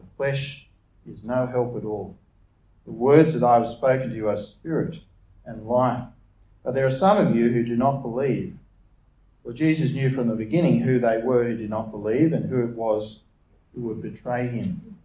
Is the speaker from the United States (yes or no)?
no; New South Wales, Australia; And so growing up in the Blue Mountains, I was often doing that.